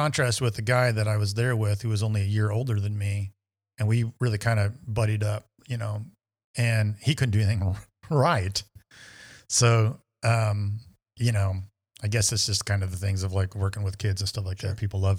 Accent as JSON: {"language": "English", "region": "Indiana", "country": "United States", "tie": "born or raised there", "said": "So Rob and I took maybe 6 months off where we moved back to Indiana. I lived in my hometown, was incredibly miserable for 6 months."}